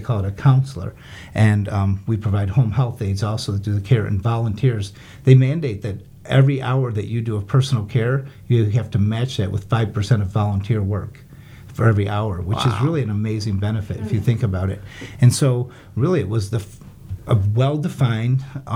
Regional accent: Detroit, Michigan, United States; So I grew up in Detroit, Michigan, and like a lot of people in Detroit, I was in the automotive field, mechanic

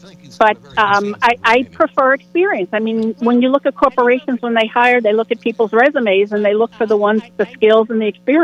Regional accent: New York City, New York, United States; born there; Donald Trump, being from New York City, as am I was born in Manhattan

